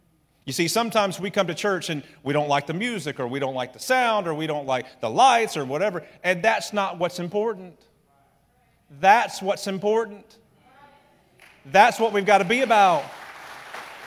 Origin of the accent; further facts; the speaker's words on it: Alabama, United States; I'm from Alabama, and they gave me money.